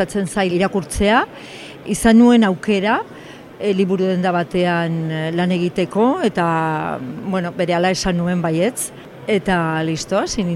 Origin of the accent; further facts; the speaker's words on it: Pamplona, Navarre, Spain; Hori da, Iruñan bizi naiz, Iruñakoa naiz, eta lan egin dut bi liburu dendaetan, osotara 21 urte